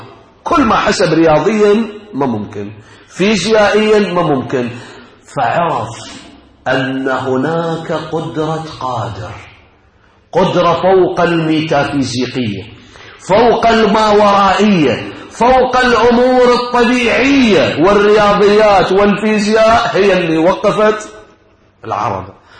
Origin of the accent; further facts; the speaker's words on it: Iraq; احنا عندنا في العراق يسموه ربل